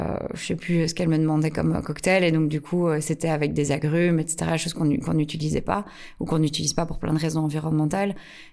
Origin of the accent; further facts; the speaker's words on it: Wallonia, Belgium; Tu sais, en Wallonie ou en tant que Belge, ben, il y a des gens qui vont dans un bar et qui boivent la même chose pendant 40 ans.